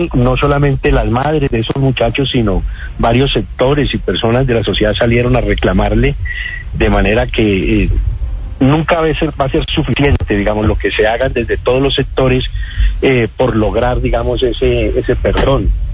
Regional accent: Colombia; A ver, somos ciudadanos colombianos todos.

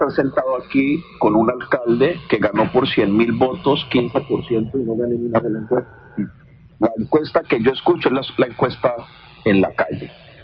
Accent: Cali, Valle del Cauca, Colombia; el abandono en el que ha estado Cali ha sido lamentable, a mí como caleño me duele el corazón

